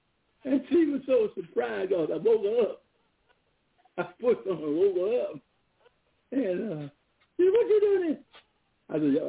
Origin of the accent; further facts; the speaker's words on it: Shreveport, Louisiana, United States; The way I was raised up in Shreveport, we supported each other in Shreveport.